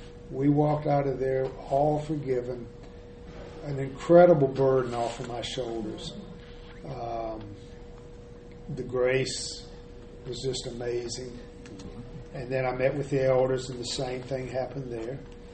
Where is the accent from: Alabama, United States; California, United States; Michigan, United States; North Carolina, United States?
Alabama, United States; Because I grew up in Alabama, and that's what we did. We shot guns all the time.